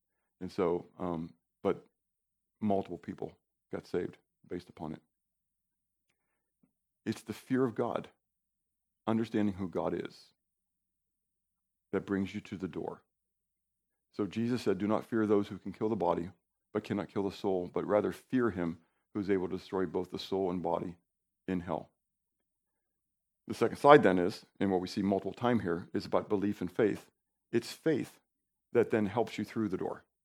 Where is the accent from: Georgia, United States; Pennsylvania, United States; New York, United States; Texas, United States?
Pennsylvania, United States; Pittsburgh; And I've told you, growing up in Pittsburgh, you're uphill both ways, right?